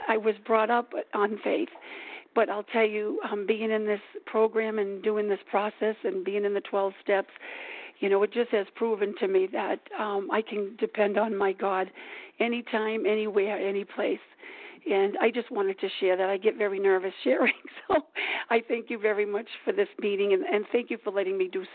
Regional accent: Rhode Island, United States; You know, I'm from the Ocean State. That's where our state of Rhode Island is called, the Ocean State.

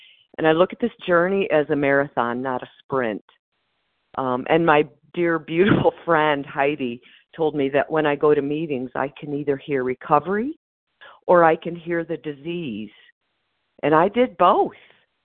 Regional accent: Michigan, United States; I am from Michigan.

